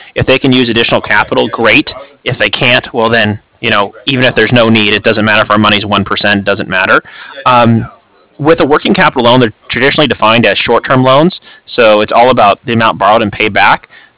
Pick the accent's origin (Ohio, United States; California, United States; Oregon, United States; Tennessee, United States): California, United States; I'm from SoCal myself.